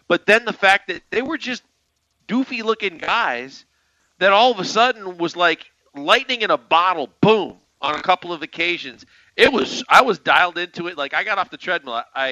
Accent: Milwaukee, Wisconsin, United States; She's from my hometown. She's from Milwaukee.

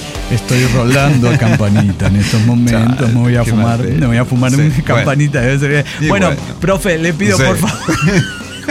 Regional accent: Mexico City, Mexico; born there; now in Tlalnepantla, Mexico; Bueno, nací en Distrito Federal, ahora Ciudad de México, y nunca he vivido ahí, porque vivo en Tlanepantla.

